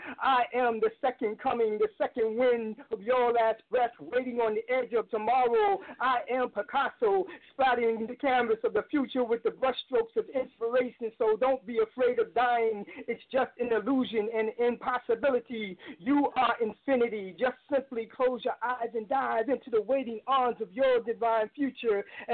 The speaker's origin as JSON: {"language": "English", "town": "Brooklyn", "region": "New York", "country": "United States", "tie": "born or raised there", "said": "this is a show that's, you know, happening in my hometown, and I haven't been here, so I'm like, hey, I gotta represent, you know."}